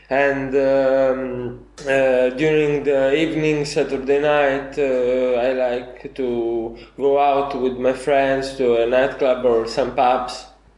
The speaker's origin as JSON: {"language": "English", "country": "Italy", "said": "I'm from Italy, I'm 19 years old, and I'm a student of St. Clair Institute."}